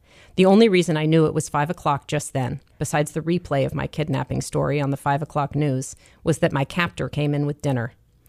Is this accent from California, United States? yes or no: yes; Los Angeles, California, United States; now in Rye, United States; I am from Los Angeles. Okay. All of my people are from Los Angeles.